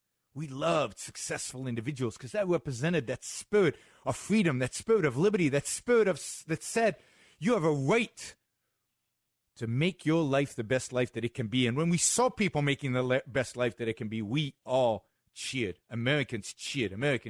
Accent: Israel; moved away as an adult; I was born and raised in Israel, a pretty good country, not a bad place.

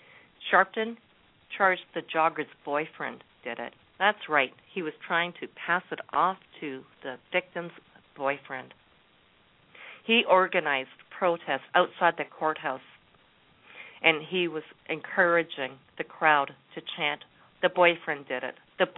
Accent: the South, United States; accent: southern; And sorry, my southern accent jumped out on me.

